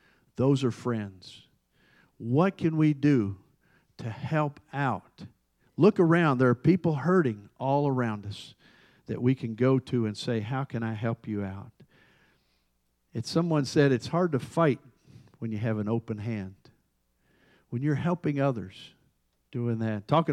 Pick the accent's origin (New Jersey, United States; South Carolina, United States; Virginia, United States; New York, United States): South Carolina, United States; Charleston; I said, I'm a pastor from Charleston, South Carolina.